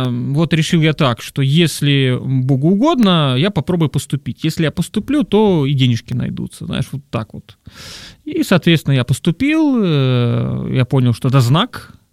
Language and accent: Russian; Lviv, Lviv Oblast, Ukraine; born there; Это все Западная Украина, напомню, я вот родился там, во Львове